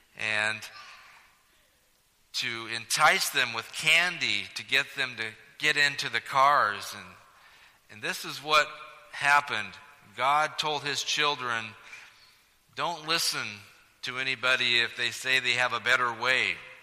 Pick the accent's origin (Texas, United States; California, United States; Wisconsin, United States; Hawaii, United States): California, United States; Samoa; Now, I remember growing up in Samoa back in the 70s, and that's Samoa across the bay, not across the oceans. And this was a really safe place to grow up. It was just a small mill town